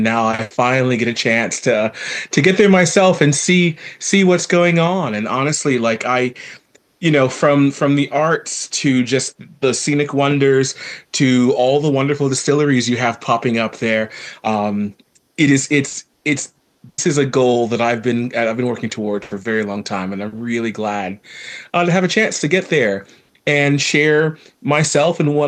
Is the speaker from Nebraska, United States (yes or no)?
no; Gainesville, Florida, United States; born and raised in Florida, Gainesville, Florida.